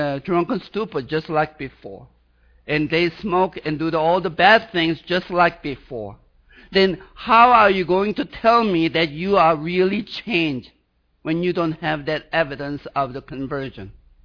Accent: Sweden; accent: Swedish; English is a second language; Because it's not because of my Swedish accent.

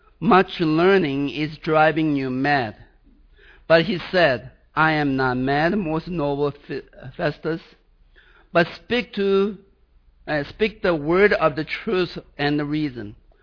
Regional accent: Sweden; accent: Swedish; English is a second language; Because it's not because of my Swedish accent.

